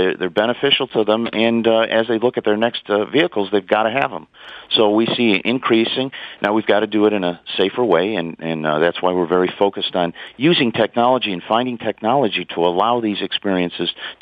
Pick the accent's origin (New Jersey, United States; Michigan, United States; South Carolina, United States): Michigan, United States; Well, I'm from Michigan, so I know about ice and snow.